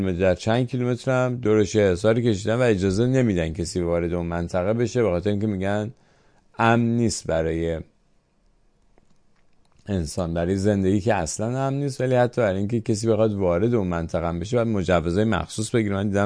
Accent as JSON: {"language": "Persian", "country": "Iran", "said": "من به عنوان یه ایرانی هیچ وقت دوست ندارم که روی کشورم بمب ریخته بشه"}